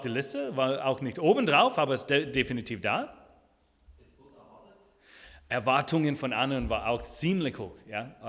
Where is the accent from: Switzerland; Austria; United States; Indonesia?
United States; German is a second language; moved away as an adult; now in Germany; ich habe einen Akzent, denn ich bin geboren in den USA, wohnte auch dort 23 Jahre, bevor ich einen Urlaub hier gemacht habe in Deutschland und bin nie zurückgekehrt.